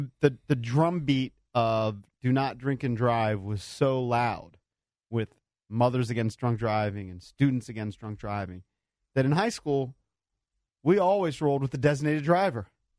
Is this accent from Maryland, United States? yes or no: yes; Bowie, Maryland, United States; And like when we were exchanging small talk about where we grew up, she was like, oh, you grew up in Bowie? I grew up in Bowie.